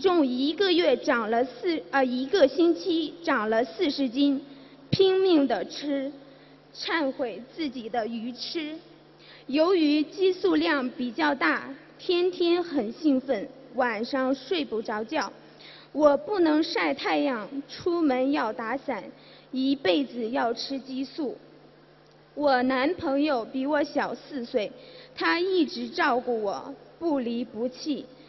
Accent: Heilongjiang, China; now in Shanghai, China; 我来自黑龙江，现在在上海。

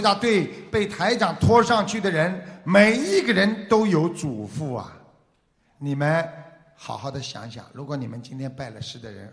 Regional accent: China; 我们大陆人叫洗澡

